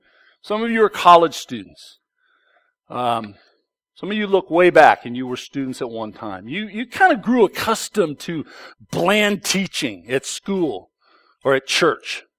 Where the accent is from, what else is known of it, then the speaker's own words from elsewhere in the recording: Oakland, California, United States; I grew up in Oakland, and we were Raider fans as kids.